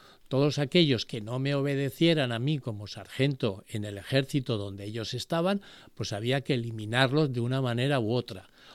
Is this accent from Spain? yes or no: yes; Sagunto, Valencian Community, Spain; ¿en mi pueblo hay un colegio adventista?